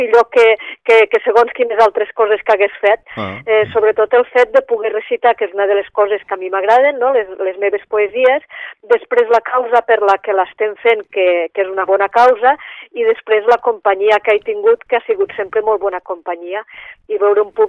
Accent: Tortosa, Catalonia, Spain; also born or lived in Girona; now in Tarragona, Spain; jo vaig néixer a Girona, perquè fa tota la família materna és d'allí de Girona, no? El que passa és que en mesets ja em van portar cap a Tortosa, és a dir, que pràcticament sóc filla de Tortosa.

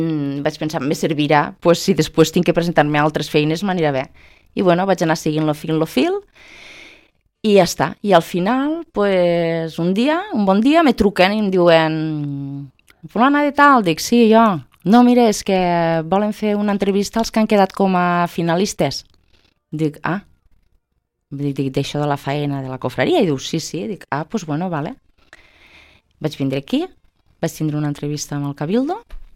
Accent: Amposta, Catalonia, Spain; also born or lived in Barcelona; sóc d'Amposta jo, encara que molta gent no sé per què em fa de la ràpida, però sóc d'Amposta, pues bueno, no res, una xica normal i corrent, d'anar per casa, que bueno, pues vaig criar-me a Amposta durant els estudis i tot

